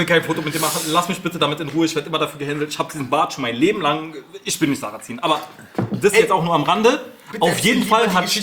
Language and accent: German; Berlin, Germany; Digga, ich bin doch Berliner.